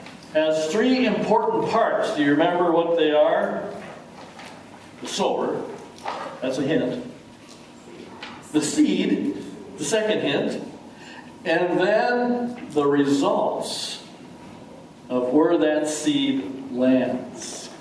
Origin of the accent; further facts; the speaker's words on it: North Dakota, United States; I grew up in North Dakota on a farm